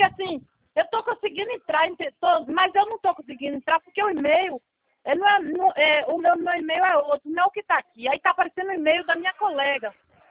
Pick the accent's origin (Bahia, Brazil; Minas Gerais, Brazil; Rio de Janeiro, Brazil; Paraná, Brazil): Bahia, Brazil; Muritiba; Eu sou de Muritiba, aqui teve aquela explosão que teve em Muritiba.